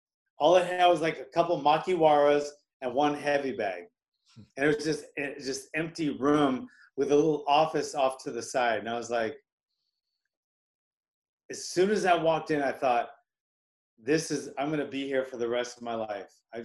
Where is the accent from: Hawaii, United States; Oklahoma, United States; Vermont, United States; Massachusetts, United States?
Hawaii, United States; also born or lived in New York; I grew up in Hawaii and, I think moved there when I was like four.